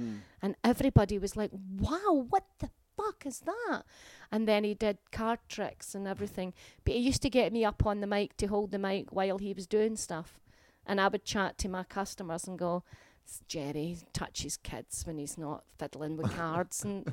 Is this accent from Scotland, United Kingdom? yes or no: yes; Glasgow, Scotland, United Kingdom; I am from Glasgow.